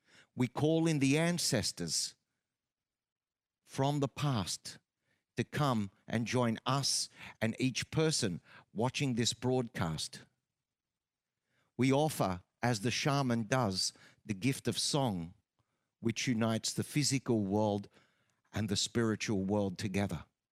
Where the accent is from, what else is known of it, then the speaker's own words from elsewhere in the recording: Australia; I'm a healer from Australia